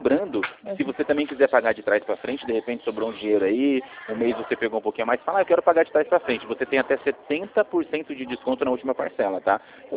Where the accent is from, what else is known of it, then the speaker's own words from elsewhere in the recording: Rio Claro, São Paulo, Brazil; Ah, eu sou também daqui de Rio Claro. Eu sou aqui da Poupacred, da Avenida 3 com a Rua 4.